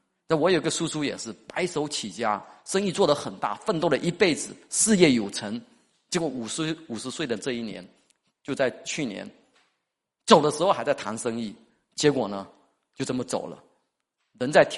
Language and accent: Chinese; Fujian, China; 我们福建人爱拼才会赢啊